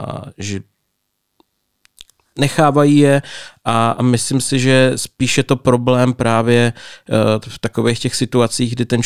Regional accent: Břeclav, South Moravian Region, Czechia; Já pocházím z Břeclavy, to je na jižní Moravě

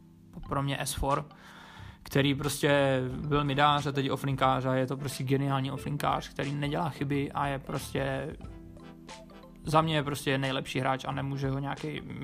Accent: Ostrava, Moravian-Silesian Region, Czechia; to už asi víte. Pocházím z Ostravy a je mi 27 let.

